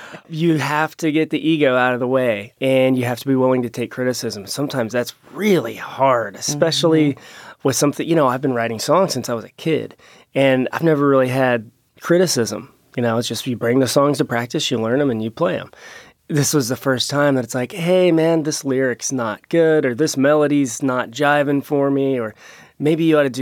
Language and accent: English; Bethel, Ohio, United States; how far is Bethel, Ohio, from, which is my hometown, to Memphis?